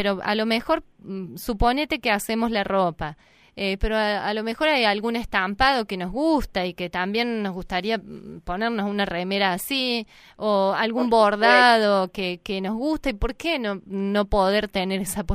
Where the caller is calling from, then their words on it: Buenos Aires, Argentina; de Capital.